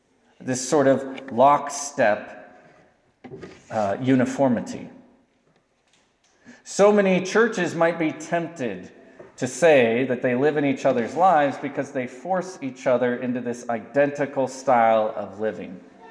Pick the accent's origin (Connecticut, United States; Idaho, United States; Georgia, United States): Idaho, United States; Lewiston; Like, I was raised in Lewiston. I get the Western man personality.